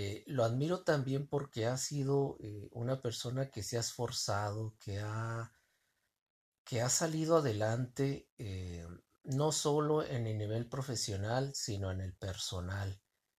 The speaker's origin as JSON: {"language": "Spanish", "town": "Tijuana", "region": "Baja California", "country": "Mexico", "tie": "born or raised there", "said": "yo soy nativo de la ciudad de Tijuana, Baja California. Nací en una colonia muy humilde"}